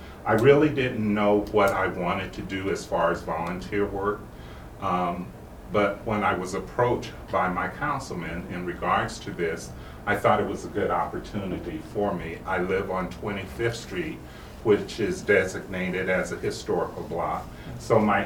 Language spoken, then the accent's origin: English; San Bernardino, California, United States; Born and raised here in San Bernardino. I left here when I went to college. I went to Cal State Fullerton